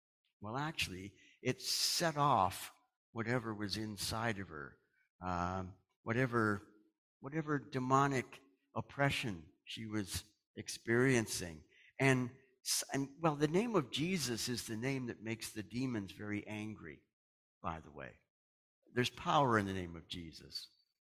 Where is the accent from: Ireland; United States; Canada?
Canada; I got a chance to shout out that I was from Canada.